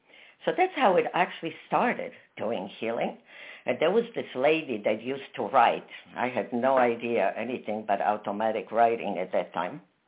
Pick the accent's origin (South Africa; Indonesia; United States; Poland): Poland; also born or lived in Tashkent, Uzbekistan; I was born in Tashkent, which was part of Russia, but I was raised in Poland. I was born Jewish.